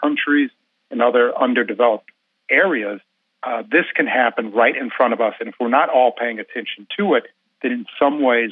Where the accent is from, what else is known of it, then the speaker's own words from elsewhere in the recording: Milwaukee, Wisconsin, United States; Almost all the, you know, good quality values that I have in my life are things that I learned growing up in Milwaukee